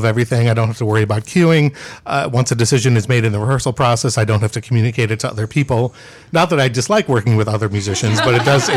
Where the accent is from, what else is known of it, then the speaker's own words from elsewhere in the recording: Buffalo, New York, United States; So I originally come from Buffalo, New York.